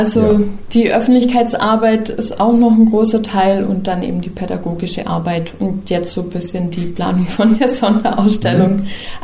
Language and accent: German; Ehingen, Baden-Württemberg, Germany; ich komme aus Ehingen, also fast eben aus Ulm